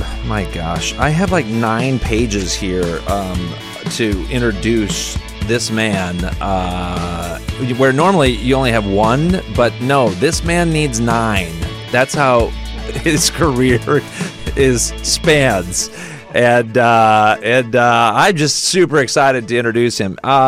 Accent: Tulsa, Oklahoma, United States; born there; See, I was born in Tulsa, by the way. So I grew up as an OU Sooner fan.

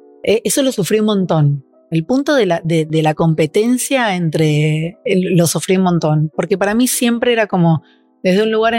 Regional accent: Buenos Aires, Argentina; yo vengo de La Boca, vengo desde un lugar como de, donde en realidad esto, el hambre de hacer y de probar y de salir de ese espacio también está dentro mío

